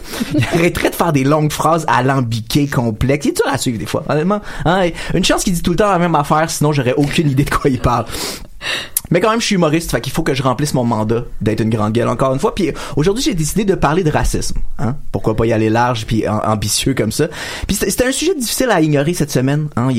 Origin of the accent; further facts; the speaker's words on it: Quebec, Canada; Moi, je suis québécois.